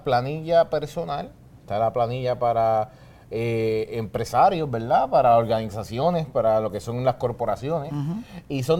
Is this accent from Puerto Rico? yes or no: yes; Puerto Rico; nosotros como puertorriqueños